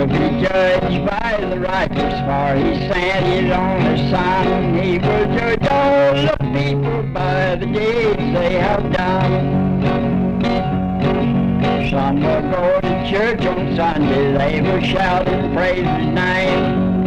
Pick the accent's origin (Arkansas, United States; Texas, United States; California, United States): Arkansas, United States; I was born in Searcy County.